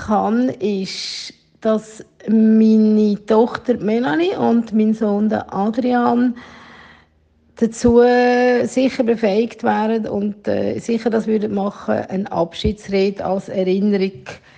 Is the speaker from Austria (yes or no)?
no; Flüelen, Uri, Switzerland; weil ich bin gebürtige Flüelerin. Mein Heimatort ist dort und das ist dort so schön.